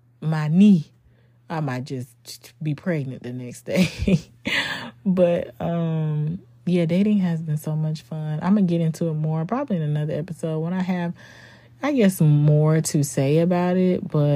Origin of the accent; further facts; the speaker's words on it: United States; I was born and raised in America.